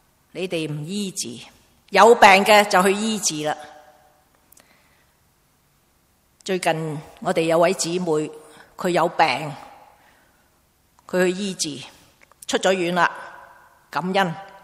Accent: China; 不像我们中国人这样大食

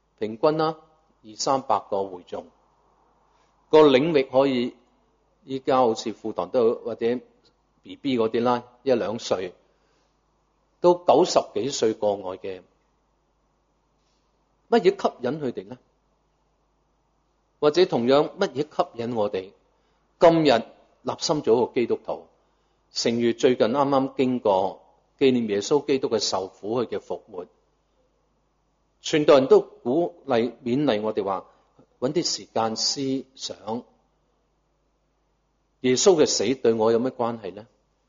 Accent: Hong Kong; 我们大部分在这里的在座都是在香港成长长大，一个这么繁华的城市

